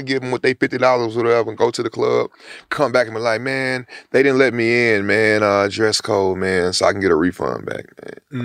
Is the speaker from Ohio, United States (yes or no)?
no; Houston, Texas, United States; I'm from Studiwood.